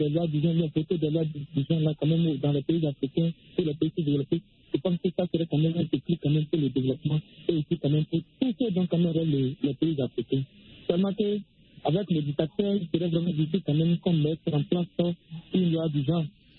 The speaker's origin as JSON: {"language": "French", "country": "DR Congo", "said": "surtout ici chez nous en RDC"}